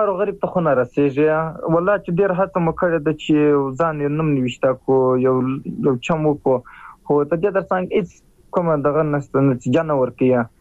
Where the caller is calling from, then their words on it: Musa Qala, Helmand, Afghanistan; زه په هلمند کې یم. په هلمند کې په مساکلا ولسوالۍ کې یم.